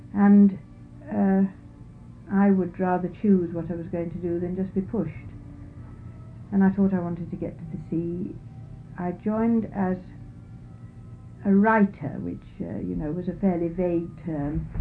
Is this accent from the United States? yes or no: no; Ashby-de-la-Zouch, East Midlands, United Kingdom; born there; Well, I was born in 1922 in Ashby-de-la-Zouche, Leicestershire, England. … I was 1922